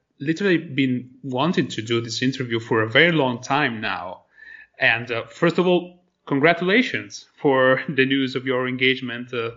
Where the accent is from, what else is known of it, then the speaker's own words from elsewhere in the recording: Italy; As always, I am your host from Italy